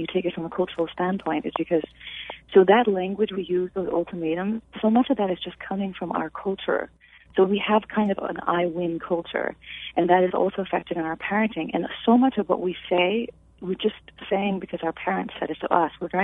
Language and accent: English; United States; Yes, I was raised, born and raised, yes.